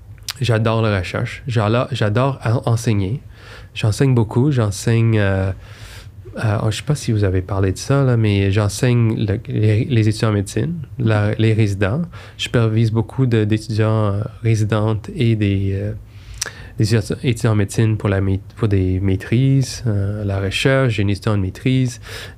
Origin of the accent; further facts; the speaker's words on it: Montreal, Quebec, Canada; born there; Je voulais toujours revenir. Je suis né à Montréal. Je voulais revenir.